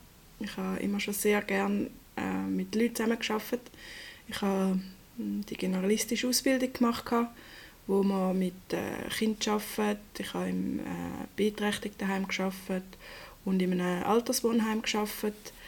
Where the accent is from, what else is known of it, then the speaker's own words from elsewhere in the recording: Zurich, Switzerland; now in Aarau, Switzerland; Von Zürich-Wieland, ein kleines Bauerndörfchen mit 465 Einwohnern. Dort bin ich aufgewachsen, bin jetzt eigentlich die ganze Zeit in dieser Region geblieben. Und jetzt bin ich relativ weit weggezogen. Meine Familie ist auch immer noch dort.